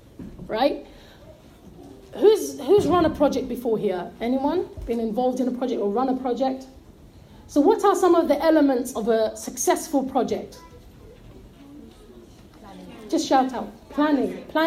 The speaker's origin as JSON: {"language": "English", "town": "Barnet", "region": "London", "country": "United Kingdom", "tie": "born or raised there", "said": "growing up in the West, alhamdulillah, we've picked up a lot of good things as well from growing up here. However, we've often been programmed to dislike motherhood, right? I remember there was a project in my girls' school. I went to a girls' school in Barnet."}